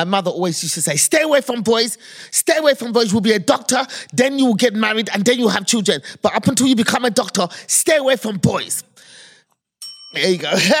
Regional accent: United Kingdom; because I'm British.

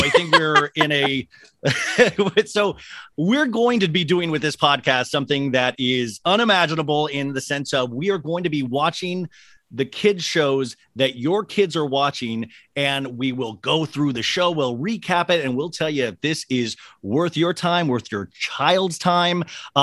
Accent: Kansas, United States; I grew up in Kansas on a street full of girls.

